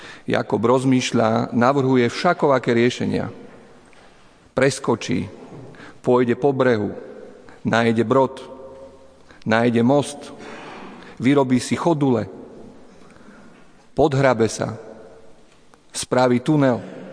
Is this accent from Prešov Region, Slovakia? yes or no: yes; Poprad, Prešov Region, Slovakia; ja som rodený Popradčan a my východňari držíme spolu.